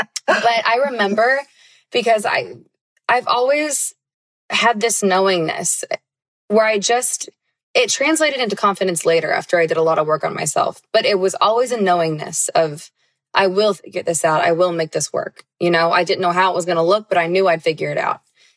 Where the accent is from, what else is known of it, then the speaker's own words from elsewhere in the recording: Knoxville, Tennessee, United States; now in Nashville, United States; So I grew up in Knoxville, moved to Nashville.